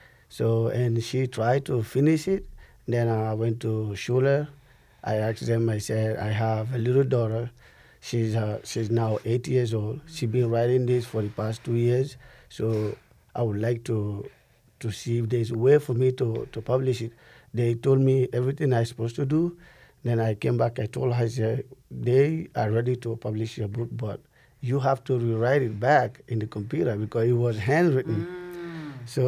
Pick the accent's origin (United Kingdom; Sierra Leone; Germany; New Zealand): Sierra Leone; English is a second language; moved away as an adult; also born or lived in Malta; now in Michigan, United States; Well, I was born in Sierra Leone, grew up there, and then left there. In 2000, I left Africa. I went to Malta. It's a small island in the Mediterranean.